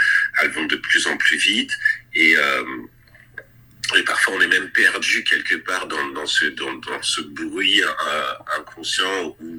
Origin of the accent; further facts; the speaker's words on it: France; now in Vancouver, Canada; moi je suis français, mais j'habite à Vancouver.